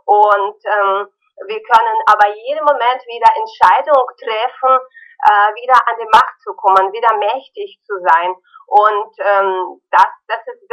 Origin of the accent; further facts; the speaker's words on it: Ukraine; first language Russian; German is a second language; also born or lived in Kazakhstan; Ich bin in Kasachstan geboren, in der Ukraine aufgewachsen. Meine Muttersprache ist aber Russisch, ja.